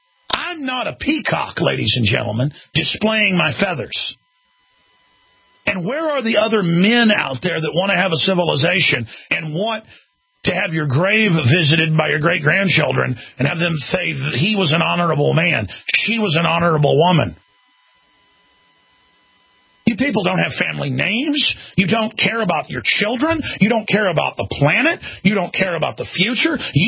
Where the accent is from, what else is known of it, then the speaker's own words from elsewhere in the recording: Dallas, Texas, United States; Now, I grew up in Dallas, folks. I've only seen tornadoes once in Austin.